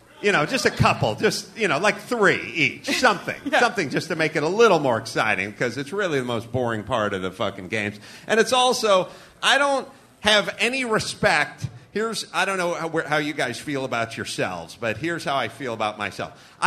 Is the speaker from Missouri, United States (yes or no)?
no; Los Angeles, California, United States; Everybody, I grew up in North Hollywood.